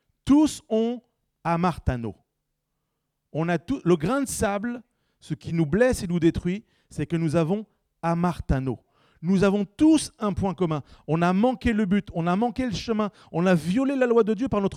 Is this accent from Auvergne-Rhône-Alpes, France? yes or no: no; Bordeaux, Nouvelle-Aquitaine, France; je viens de Bordeaux à la base, donc je suis à fond sur les huîtres